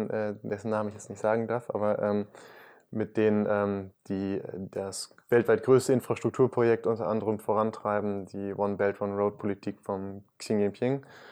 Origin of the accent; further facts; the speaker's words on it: Hamburg, Germany; born there; now in Friesland, Germany; komme gebürtig aus Hamburg und bin seit einem Jahr zurück in Friesland.